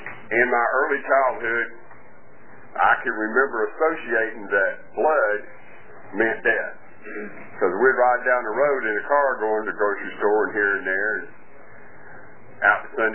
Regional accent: Atlanta, Georgia, United States; born there; I was born in Great Memorial Hospital in Atlanta. It was September the 29th, 3 a.m.

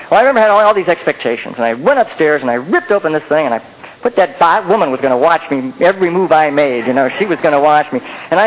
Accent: Akron, Ohio, United States; I grew up in Akron, Ohio, and I remember one day when it snowed intensely that I went out and shoveled snow.

